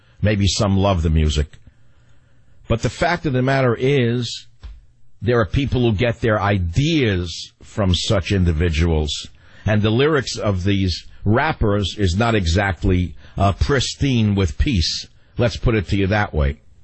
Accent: United States; I'm one man. I'm an American. I've lived through a lot of phases of American history.

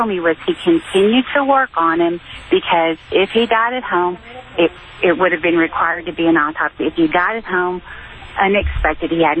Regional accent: Texas, United States; Yeah, I just wanted to say that, you know, I grew up in Texas

